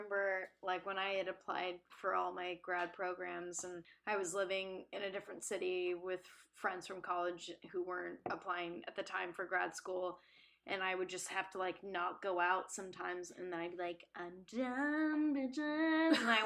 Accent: West Coast, United States; You know, because we're all from the West Coast.

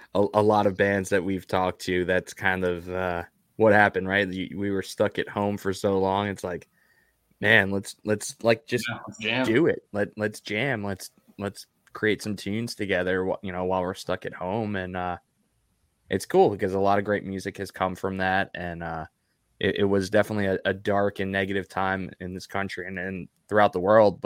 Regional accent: New York, United States; Well, that's another thing. Like, I'm from New York. Like, sweet tea is not really our thing.

